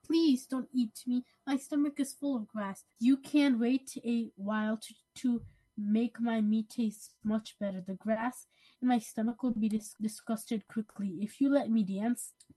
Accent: Hudson, New York, United States; I'm 10 years old, and I'm also from Hudson.

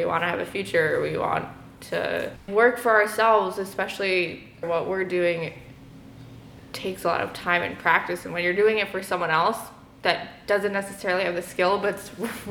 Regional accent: Woodstock, New York, United States; I'm originally from Woodstock. I haven't lived here in just under 10 years

